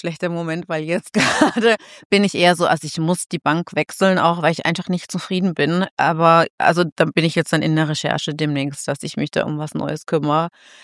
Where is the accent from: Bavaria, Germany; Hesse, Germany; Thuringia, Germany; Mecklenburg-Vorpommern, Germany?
Bavaria, Germany; Munich; hier in meiner Heimatstadt München